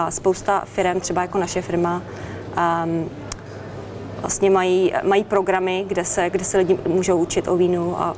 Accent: United Kingdom; Czech is a second language; A samozřejmě jakože existují lidi u nás v Británii, kteří si udělali obojí, i Master of Wine, i Master Sommelier.

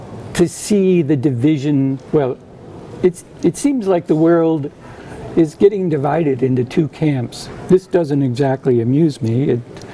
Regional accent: Ohio, United States; born there; I was born in Ohio in the summer of 1949.

